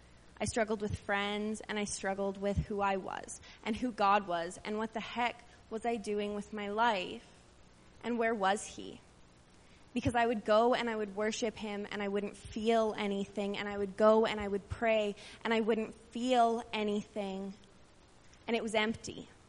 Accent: Stettler, Alberta, Canada; I am 22 years old. I grew up in Stettler

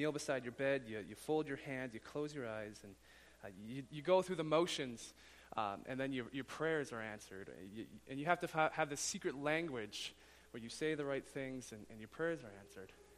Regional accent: Calgary, Alberta, Canada; I'm from Calgary, and you know, we get Chinooks down there all the time

